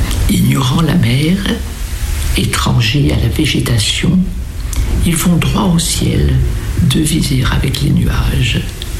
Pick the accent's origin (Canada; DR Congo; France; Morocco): Morocco; Mon enfance au Maroc n'était pas près des palmiers, c'était plutôt les mimosas et les eucalyptus, voire les chênes verts.